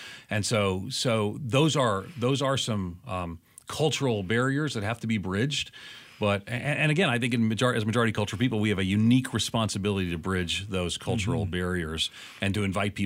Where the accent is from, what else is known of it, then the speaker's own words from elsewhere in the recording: New York, United States; I just left this church I planted in Tennessee. Man, I'm a New Yorker. I mean, I grew up as a non-Christian, an Irish Catholic home.